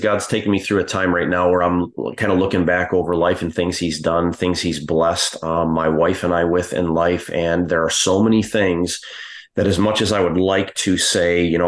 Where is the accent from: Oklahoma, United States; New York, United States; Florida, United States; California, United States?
Florida, United States; Eustis; born there; Yeah. So I would say that, I was actually born in Eustis, Florida.